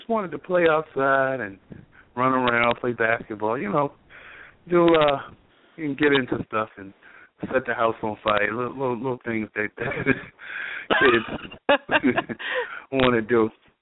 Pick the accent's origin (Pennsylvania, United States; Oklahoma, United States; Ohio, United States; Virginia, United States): Virginia, United States; Richmond; also born or lived in Washington, D.C.; I'm from Richmond, Virginia. I grew up in Richmond, Virginia. I lived in Washington, D.C.